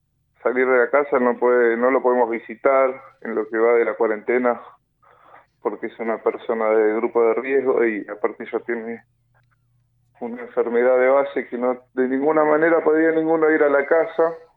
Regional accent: El Bolsón, Río Negro, Argentina; yo me crié allá en Bolsón, escuchando

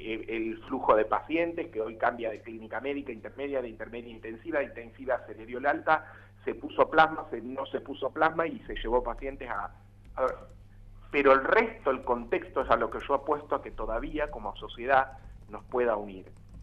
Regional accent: Argentina; como somos los argentinos

